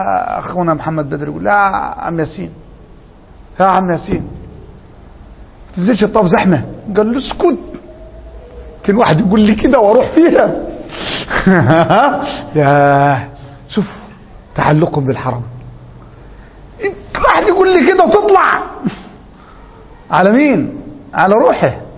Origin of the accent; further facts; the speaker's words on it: Upper Egypt, Egypt; عندنا في الصعيد في قريتنا